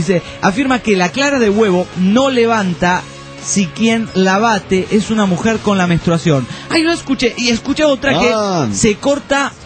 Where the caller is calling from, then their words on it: Necochea, Buenos Aires Province, Argentina; Muy bien, acá en Necochea, cagándonos de frío.